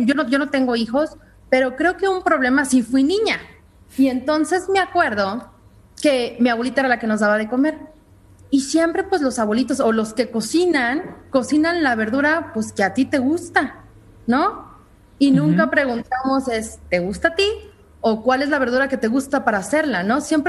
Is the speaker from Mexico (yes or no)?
yes; Mexico; Porque eso es algo que como mexicanos